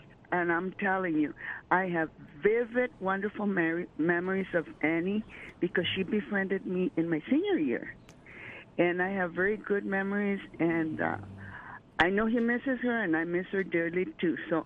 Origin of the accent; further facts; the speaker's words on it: Smeltertown, Texas, United States; first language Spanish; English is a second language; I'm from Smeltertown.